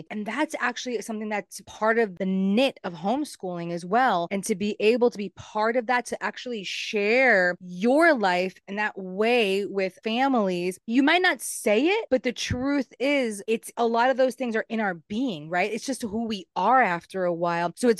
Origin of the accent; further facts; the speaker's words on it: East Coast, United States; I'm from the East Coast and I know how beautiful fireflies are